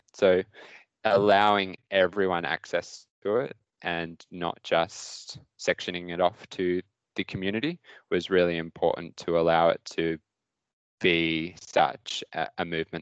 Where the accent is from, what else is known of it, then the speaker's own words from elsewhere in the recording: Sydney, New South Wales, Australia; also born or lived in central Queensland; growing up in Sydney as a young mining engineer studying at uni and then moving out to central Queensland.